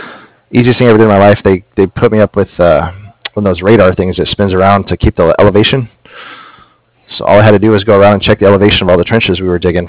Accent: Texas, United States; I grew up in Central Texas, and I remember it was hot.

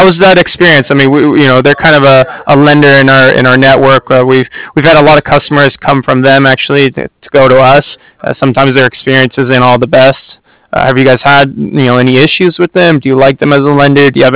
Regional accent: California, United States; I'm from the Bay Area myself, so.

